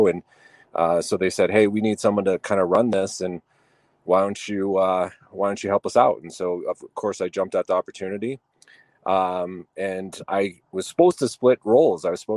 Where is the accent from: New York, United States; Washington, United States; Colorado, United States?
Colorado, United States; Denver; Yeah, I'm a Colorado native, born and raised in Denver.